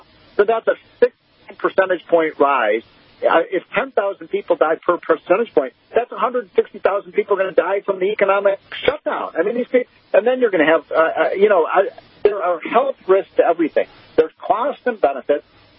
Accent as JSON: {"language": "English", "region": "Illinois", "country": "United States", "said": "I'm from Illinois. They're shutting down the whole state."}